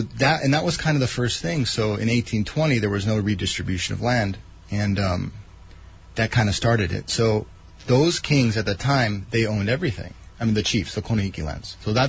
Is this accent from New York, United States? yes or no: no; Hawaii, United States; Now, I love Hawaiian people. I'm Hawaiian. I'm very biased, right?